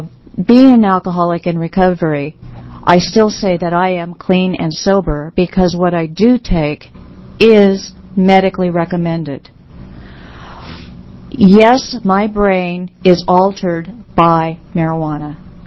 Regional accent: Portland, Oregon, United States; And I'm from Portland, Oregon.

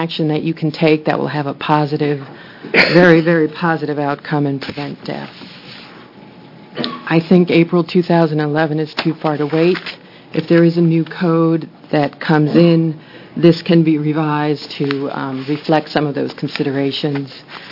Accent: Corvallis, Oregon, United States; I'm from Corvallis, Oregon.

